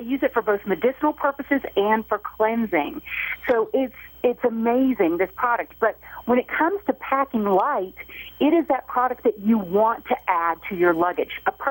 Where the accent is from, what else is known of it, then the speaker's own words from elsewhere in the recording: New York, United States; because I'm actually getting ready for spring break as a New Yorker